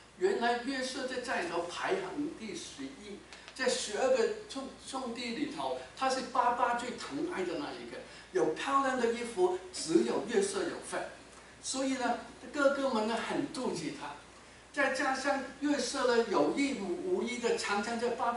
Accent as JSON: {"language": "Chinese", "region": "Guangdong", "country": "China", "said": "那我们广东人有句话说，仇人见面分外脸红，"}